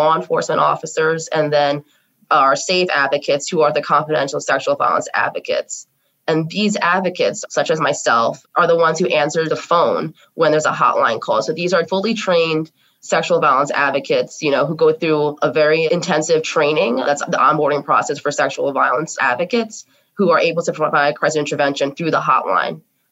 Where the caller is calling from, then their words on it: Bloomfield, New Jersey, United States; My pronouns are she, her, hers, and I am coming from Bloomfield, New Jersey.